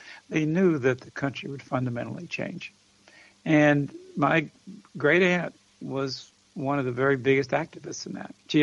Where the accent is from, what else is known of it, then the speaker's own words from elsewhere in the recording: the South, United States; I grew up in nature, and I grew up in the Southland, and I love the traditions and the heritage of the South.